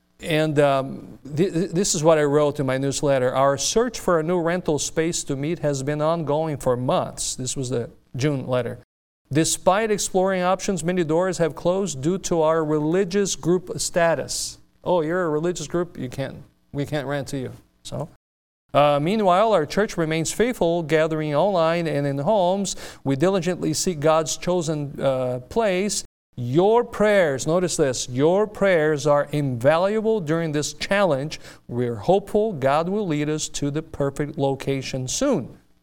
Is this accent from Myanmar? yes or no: no; Brazil; English is a second language; So it brought me good memories from my home state and in Brazil